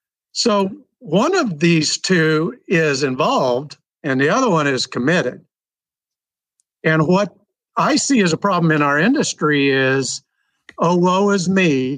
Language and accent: English; Kansas, United States; also born or lived in Colorado, United States; now in Raleigh, United States; While I live in Raleigh, North Carolina, or north of Raleigh, I grew up in Kansas, but I'm still a Colorado boy.